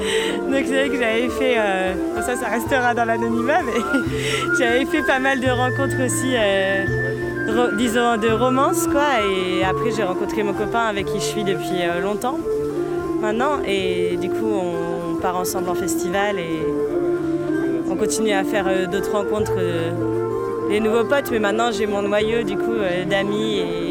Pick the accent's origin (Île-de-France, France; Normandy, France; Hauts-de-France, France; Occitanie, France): Île-de-France, France; Paris; Je viens de Paris.